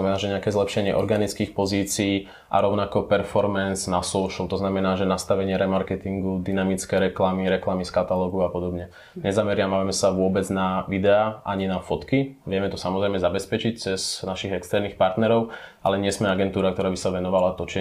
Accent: Trenčín, Trenčín Region, Slovakia; pôsobíme v Trenčíne, v mojom rodnom meste, kde sme 4.

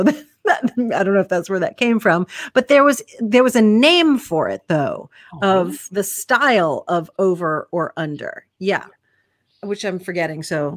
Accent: New York City, New York, United States; Because when you say East Coast, right, I'm from New York City, but then I think how much I love New England.

